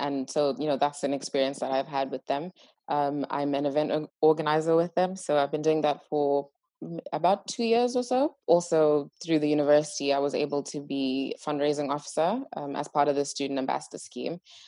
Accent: Zimbabwe; So I'm from Zimbabwe, born and raised there.

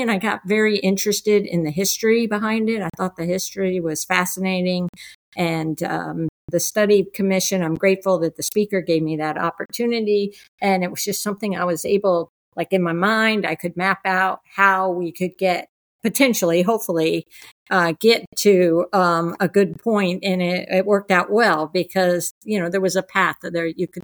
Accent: Miami, Florida, United States; And I'll have to say, growing up in Miami, went to the beach all the time as a kid.

